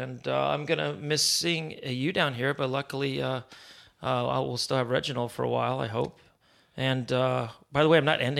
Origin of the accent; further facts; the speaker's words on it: Miami, Florida, United States; growing up in Miami in the 1980s, Miami was a very turbulent, there was a very, very Hispanic.